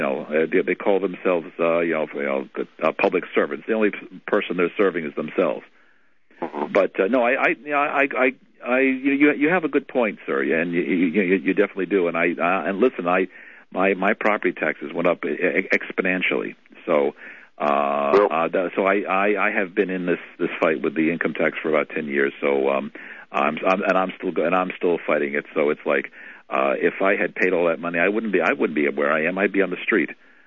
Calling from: New York, United States; Remember, I'm calling from New York.

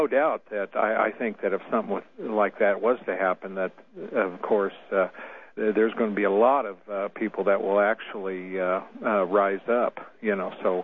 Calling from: Wyoming, United States; I'm calling from Wyoming

